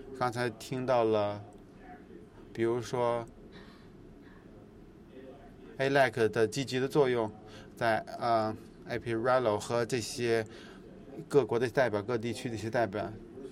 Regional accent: Malaysia; 其实我也是一个马来西亚的一个公民

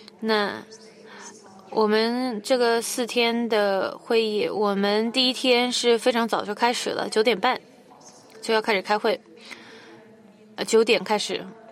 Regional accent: Uruguay; Chinese is a second language; 我是从乌拉圭来的。

